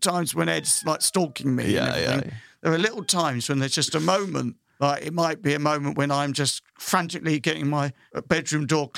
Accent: United Kingdom; I'm British

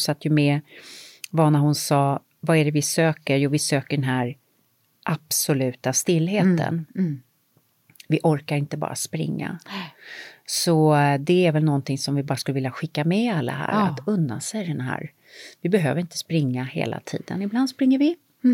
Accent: Sweden; Det tror jag vi har fått med oss som en svensk grej.

